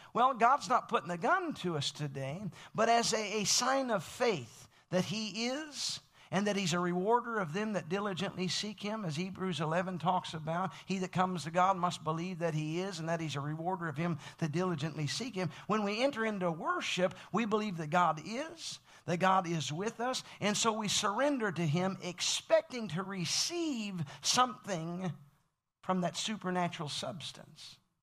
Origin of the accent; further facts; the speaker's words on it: Alabama, United States; also born or lived in Oklahoma / Illinois / New Hampshire / California; now in Texas, United States; I was born in Oklahoma. I lived in Illinois, grew up in Alabama, moved back to Oklahoma multiple times in my 20s. Moved up to New Hampshire, pastored up there for almost a decade, moved to California in 2009, currently living in Texas